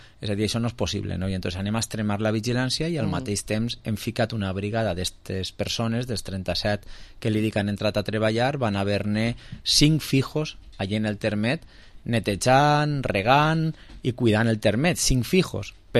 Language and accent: Catalan; Valencian Community, Spain; I en la nostra cultura d'ací del Mediterrani i nosaltres especialment com a valencians pues tenim una cultura en les famílies de repartir molt la terra en l'herència